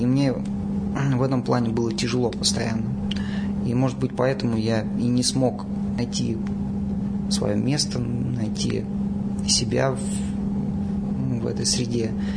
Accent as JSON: {"language": "Russian", "town": "Volgograd", "region": "Volgograd Oblast", "country": "Russia", "tie": "born or raised there", "lives_now": "Yekaterinburg, Russia", "said": "Да, это мой родной город."}